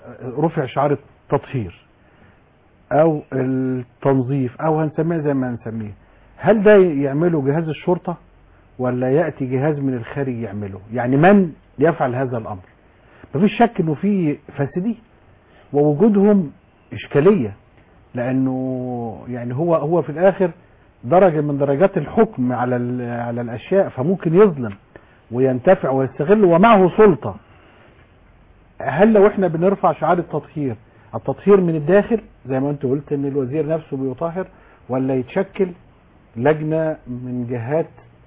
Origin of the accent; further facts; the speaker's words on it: Egypt; عندنا في مصر يقول لك